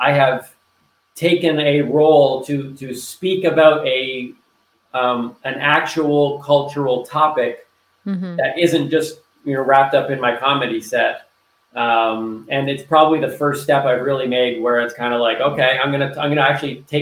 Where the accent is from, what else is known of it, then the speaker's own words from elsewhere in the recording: Canada; I was blown away as a Canadian when I went down to the States to visit friends on a dairy farm in Michigan.